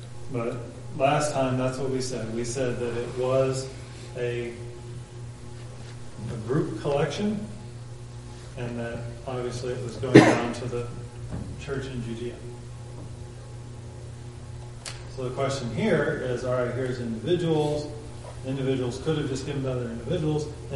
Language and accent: English; Fayetteville, United States; So, growing up in Fayetteville, I would go down to the nursing home to people that couldn't leave the nursing home